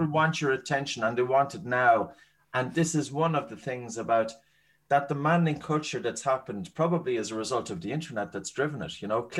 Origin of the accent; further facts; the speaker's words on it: Galway, Connacht, Ireland; And I'm from Galway. Well, I live in Galway, but I'm just here for a couple of days. And then I move back.